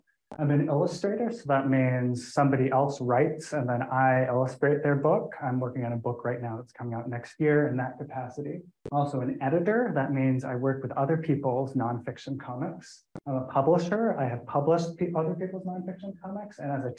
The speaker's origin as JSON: {"language": "English", "region": "California", "country": "United States", "tie": "born there", "also_born_or_lived": "Panama / St. Croix / Corsica", "said": "I'm American. I was born in California. I also spent a significant portion of my childhood outside the continental United States."}